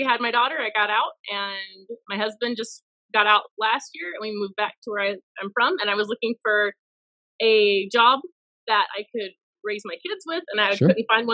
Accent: Nashville, Tennessee, United States; Well, I grew up around Nashville. I joined the Army.

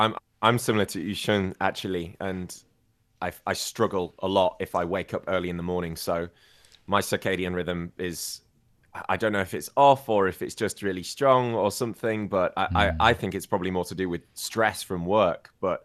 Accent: United Kingdom; In the United Kingdom, in my home country, it's also pretty bad.

